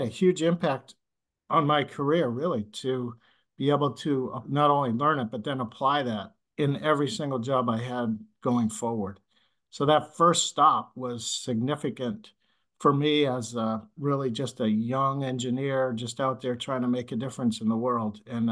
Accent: Boston, Massachusetts, United States; now in Omaha, United States; I grew up in Boston. I didn't even know where Omaha, Nebraska was, to be honest with you.

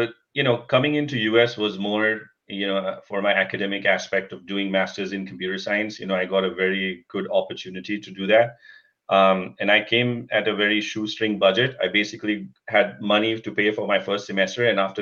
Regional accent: India; I was born and brought up in India and, you know, a typical what we call a middle income family.

